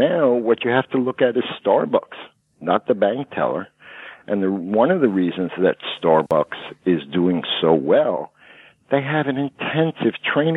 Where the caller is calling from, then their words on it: Brooklyn, New York, United States; I'm calling from Brooklyn, New York.